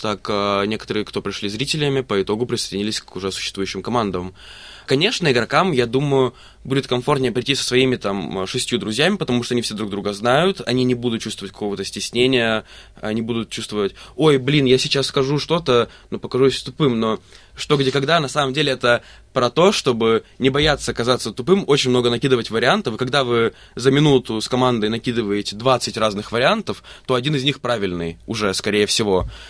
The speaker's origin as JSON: {"language": "Russian", "town": "Blagoveshchensk", "region": "Amur Oblast", "country": "Russia", "lives_now": "Melbourne, Australia", "said": "Я из Благовещенска."}